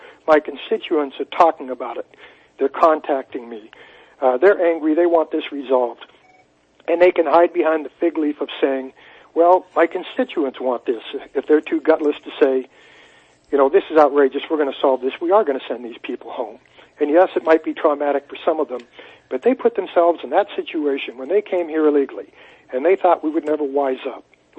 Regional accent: United States; That offends me as an American.

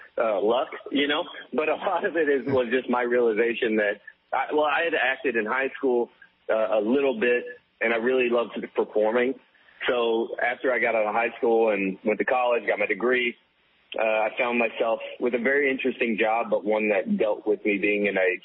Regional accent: Texas, United States; like I grew up in a small town. I'm from Texas. I grew up in a town of like 136 people when I was there.

